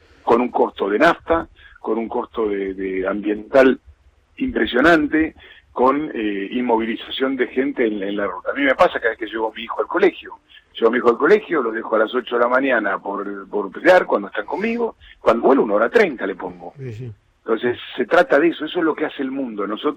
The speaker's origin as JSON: {"language": "Spanish", "country": "Argentina", "said": "para nosotros como país y como argentinos"}